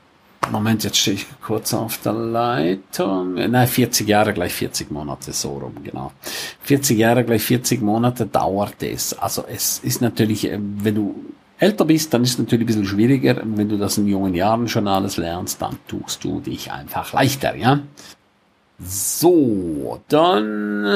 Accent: Grisons, Switzerland; first language Romansh; German is a second language; Ich liebe die deutsche Sprache, auch wenn sie für mich eine Fremdsprache ist. Meine Muttersprache ist rätoromanisch.

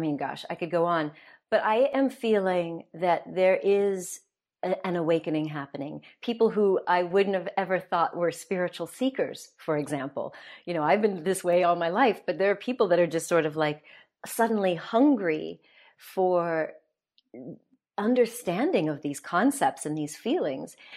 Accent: United States; And maybe it's because I'm an American and there's a lot of turmoil that that hasn't ended.

